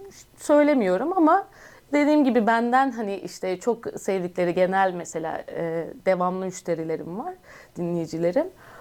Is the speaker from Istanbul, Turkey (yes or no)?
no; İzmir, Turkey; born there; İzmir doğumluyum.